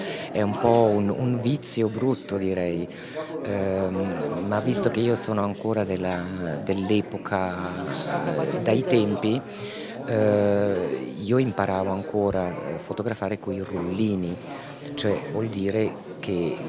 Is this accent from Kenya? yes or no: yes; Kenya; now in Switzerland; Sono cresciuta in Kenya e quindi non avevo già le radici molto forti qua in Svizzera